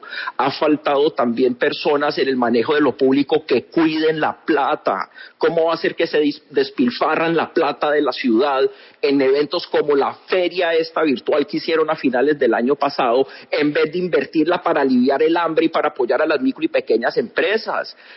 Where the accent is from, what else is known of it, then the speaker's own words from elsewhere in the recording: Colombia; Pero tenemos que, como colombianos, parte del diálogo, tenemos que recuperar esta situación.